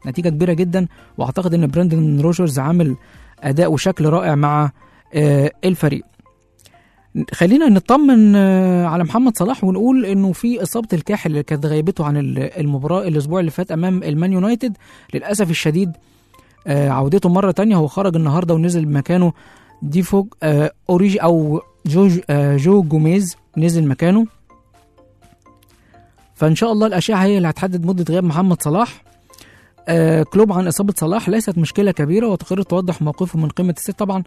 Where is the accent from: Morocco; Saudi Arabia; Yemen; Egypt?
Egypt; احنا عندنا في مصر اللاعبين الاكبر سنا